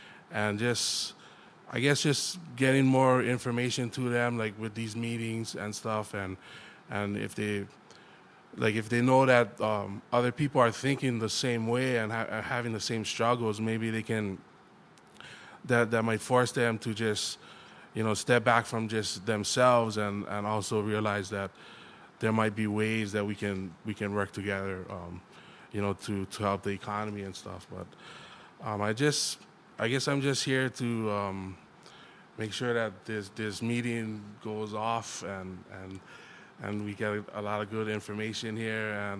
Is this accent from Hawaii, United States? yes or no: yes; Waimea, Hawaii, United States; I grew up in Waimea on the west side